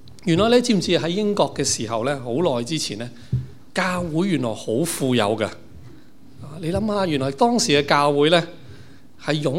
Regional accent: Canada; 提醒翻我哋作為加拿大人嘅身份係嘛？

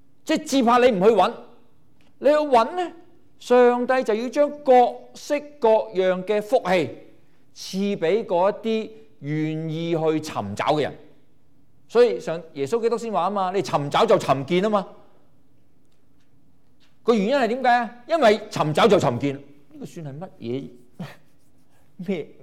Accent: Guangdong, China; 我们中国人或者广东人有这样的说话

